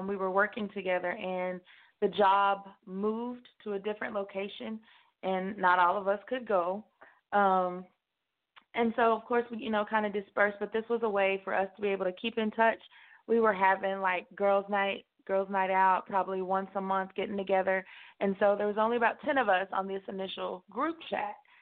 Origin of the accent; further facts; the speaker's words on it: Midland, Texas, United States; Like, nobody knows where Midland is. But it is West Texas.